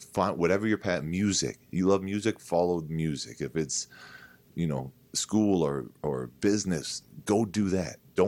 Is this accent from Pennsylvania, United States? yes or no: no; San Diego, California, United States; I had three brothers. Whatever, I was the third of four. We grew up in San Diego.